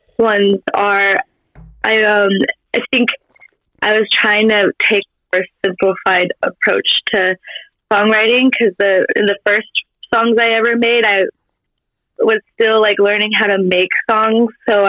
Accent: Fort Worth, Texas, United States; born there; I was born in Fort Worth.

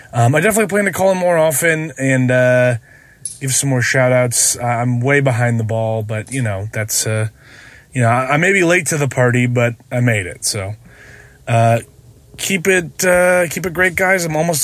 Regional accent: Illinois, United States; also born or lived in Fontana; I was actually born in Fontana, even though I grew up in Illinois and ended up out here in North Carolina.

